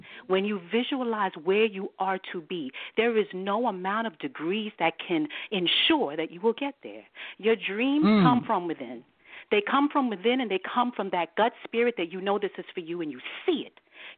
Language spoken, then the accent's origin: English; Jamaica; I'm a West Indian girl. I'm a Jamaican girl.